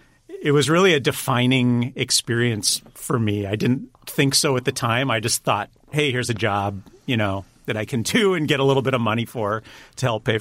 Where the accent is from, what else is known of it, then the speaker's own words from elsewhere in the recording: Pasadena, California, United States; I'm from the wilds of Southern California.